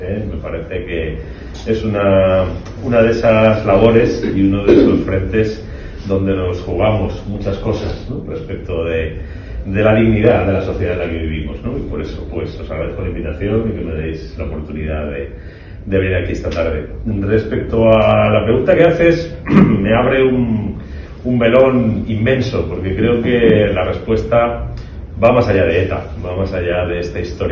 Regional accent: Madrid, Community of Madrid, Spain; born there; Efectivamente es mi barrio natal. Nunca he vivido en Carabanchel, he vivido en Cuatro Vientos, muy cerquita de Carabanchel, bueno, nunca he vivido. Pero bueno, nací a unos pocos cientos de metros de aquí

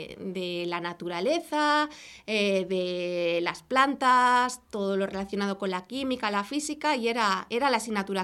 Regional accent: Palma, Balearic Islands, Spain; Estaba en Palma de Mallorca porque por motivos de trabajo de mi padre vivíamos allí

